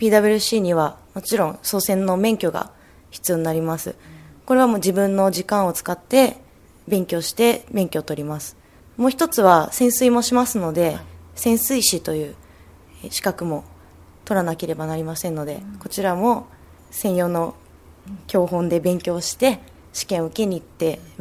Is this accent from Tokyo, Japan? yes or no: no; Hiroshima, Japan; もともとは私広島県出身なんですが、